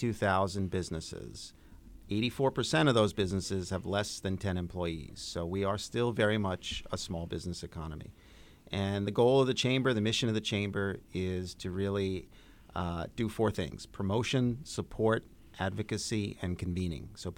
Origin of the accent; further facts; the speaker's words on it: Brooklyn, New York, United States; also born or lived in Canarsie; I grew up in Canarsie. Actually, grew up in East Flatbush, moved to Canarsie. Spent some time in Windsor Terrace, mm-hmm. Then moved back to Southeast Brooklyn. I'm now in Marine Park, and I love everything about Brooklyn.